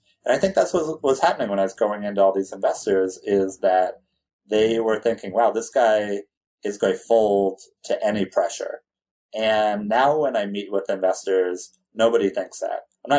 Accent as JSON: {"language": "English", "region": "California", "country": "United States", "tie": "born or raised there", "said": "I grew up in California."}